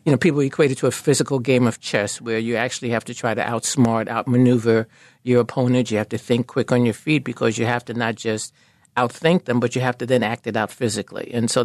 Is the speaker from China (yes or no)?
no; Harlem, New York, United States; moved away as an adult; I grew up in Harlem, had no intention of ever leaving New York, came here to go to graduate school at Temple, and they needed someone to teach the fencing classes.